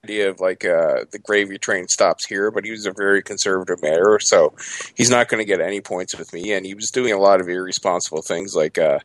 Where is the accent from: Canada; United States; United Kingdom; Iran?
Canada; This didn't embarrass me as a Canadian.